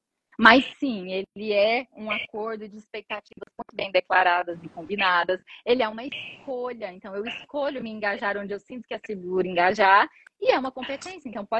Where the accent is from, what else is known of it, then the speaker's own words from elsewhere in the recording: Goiás, Brazil; esse sotaque que não é do sul, então eu sou de Goiás. E o uai, o trem, o coisa, várias coisas faz parte daquilo que é meu dia a dia.